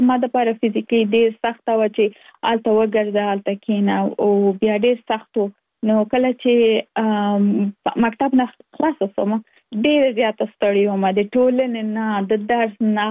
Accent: Kabul, Afghanistan; now in United States; زه اف کورس د افغانستان یم. په افغانستان کې زیږیدلې، لومړنۍ زده کړې مې په افغانستان په کابل کې ترسره کړې دي، او وروسته لاغه لکه مونږ ټول چې یو مسافر شوی یم په امریکا کې، اوس په ورجینیا ایالت کې ژوند کوم.

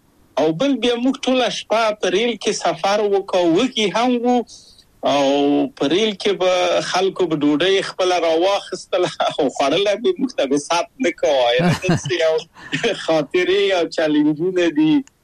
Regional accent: Kabul, Afghanistan; moved away; زه له کابل ته یو دولتي بورس چکسلواکیا ته راغلم.

